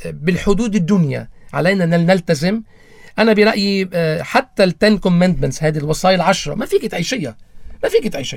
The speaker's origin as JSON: {"language": "Arabic", "country": "Lebanon", "said": "نحن عم نحكي من لبنان"}